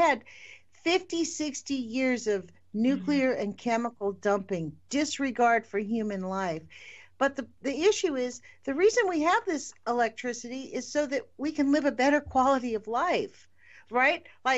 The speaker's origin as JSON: {"language": "English", "country": "United States", "said": "As an American, I don't know how you feel, but as an American, I'm nonplussed."}